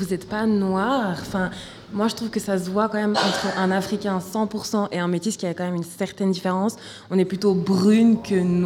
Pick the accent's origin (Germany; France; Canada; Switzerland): Switzerland; quand je dis je suis suisse, c'est peut-être que j'ai pas envie de rentrer en matière, et du coup, je suis suisse